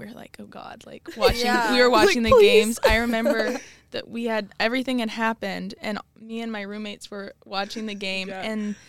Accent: Australia; born there; I was born in Australia.

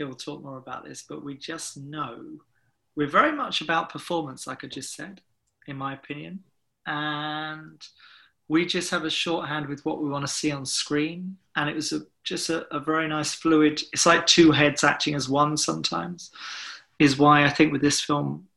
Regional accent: Hastings, South East England, United Kingdom; Emily Booth was growing up in Hastings as well, so we're the two horror kids from Hastings

